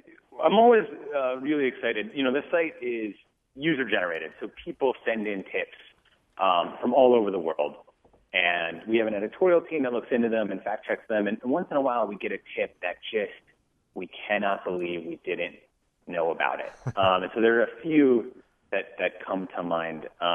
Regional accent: Minnesota, United States; Well, I'm from the Midwest. I grew up in Minnesota, and I have a couple that are in Wisconsin

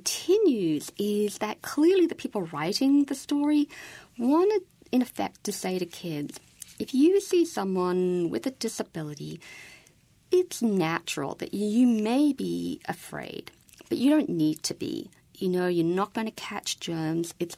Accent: Australia; moved away as an adult; now in Madison, United States; I certainly had a sense of being something of an outsider when I grew up in Australia. My parents were Czech and had thick accents, and we read lots of books in a small village where that wasn't a really popular activity.

